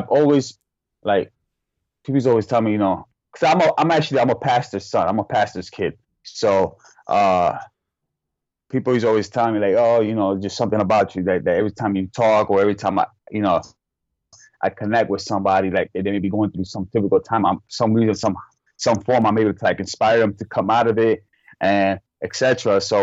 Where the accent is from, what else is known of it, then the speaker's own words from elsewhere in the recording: Buffalo, New York, United States; I'm from Buffalo, New York. That's where I was basically been born and raised here.